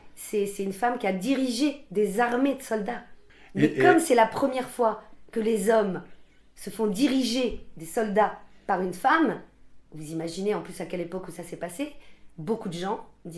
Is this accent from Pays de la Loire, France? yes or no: no; Angoulême, Nouvelle-Aquitaine, France; born there; Donc j'ai grandi vraiment dans des quartiers, dans plusieurs régions. Je suis née à Angoulême.